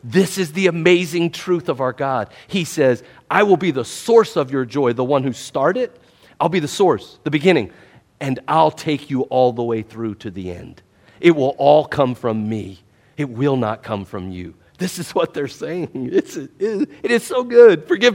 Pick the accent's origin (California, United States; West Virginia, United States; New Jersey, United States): West Virginia, United States; See, I'm from West Virginia. I'm not from the city, like most of you. I pray for you. You all make fun of West Virginians? It's a glorious life to live in the mountains.